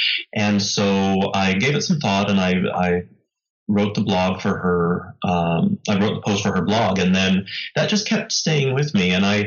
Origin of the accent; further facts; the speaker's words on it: Colorado, United States; So I am a citizen of the Cherokee Nation in Oklahoma, and I was raised in Colorado.